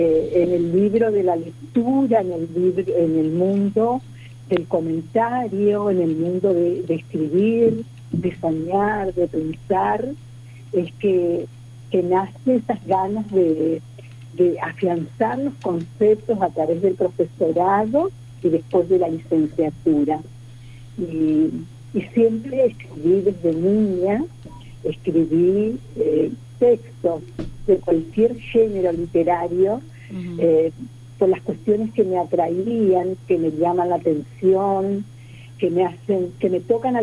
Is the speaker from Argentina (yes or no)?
yes; Charata, Chaco, Argentina; born there; nací en Charata, pero vivo hace 32 años en Resistencia. Uh-huh. Estoy radicada acá, trabajo acá, trabajé acá